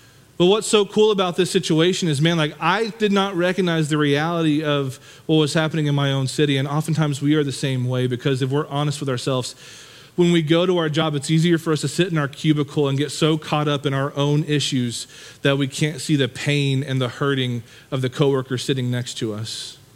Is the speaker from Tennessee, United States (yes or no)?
yes; Knoxville, Tennessee, United States; I grew up in Knoxville. I'm from here. I was born and raised here.